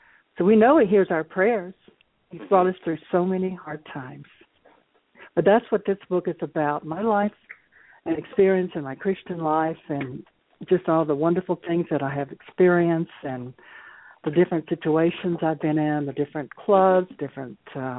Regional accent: Conway, Arkansas, United States; As I shared before, I am from Conway, Arkansas.

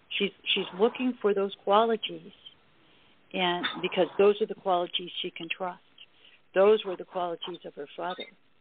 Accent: Ohio, United States; Yeah, Lake County. Yeah, I grew up in Lake County.

